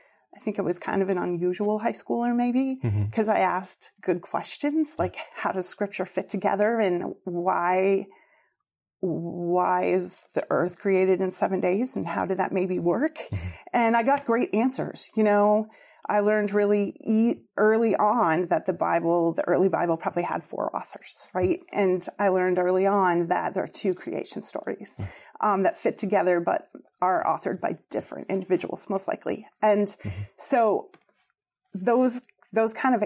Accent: Michigan, United States; I grew up in Keweenaw County, which is the very top of Upper Michigan.

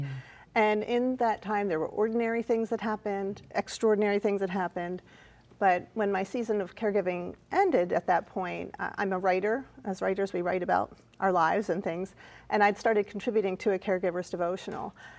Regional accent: Pennsylvania, United States; Oh, well, I'm from the Philly suburbs, and God's always doing amazing things in all of our lives

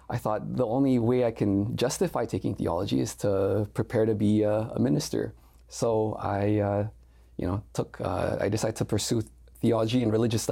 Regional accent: Singapore; born there; also born or lived in Indonesia; So I was born in Singapore. We moved to Indonesia.

